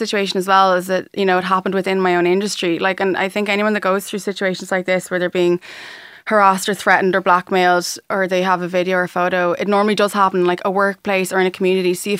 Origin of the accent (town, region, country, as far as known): Ireland